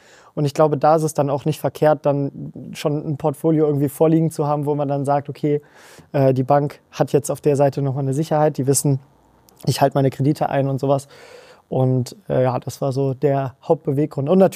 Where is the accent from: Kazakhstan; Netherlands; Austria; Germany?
Netherlands; German is a second language; Und als Holländer bauen wir halt ganz gerne.